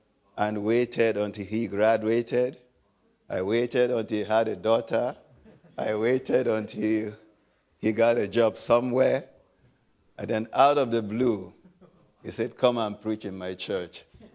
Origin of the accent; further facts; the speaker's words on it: Nigeria; moved away as an adult; also born or lived in Egypt; now in Minden, Germany; I'm originally from Nigeria. I used to be a missionary in Egypt. I worked there with my wife for about 9 years in Egypt. Then we moved to Germany about 11 years ago. We live in Minden.